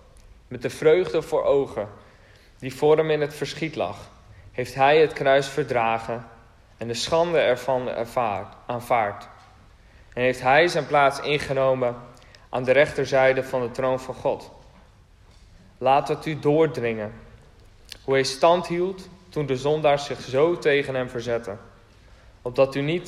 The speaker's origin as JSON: {"language": "Dutch", "town": "Kollumerzwaag", "region": "Friesland", "country": "Netherlands", "said": "Ik kom zelf oorspronkelijk uit Friesland. Uit Kolmerswaag. Nee, niet heel bekend."}